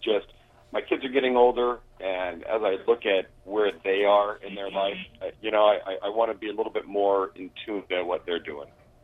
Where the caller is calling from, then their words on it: Mission Viejo, California, United States; Mr. Viejo, South County.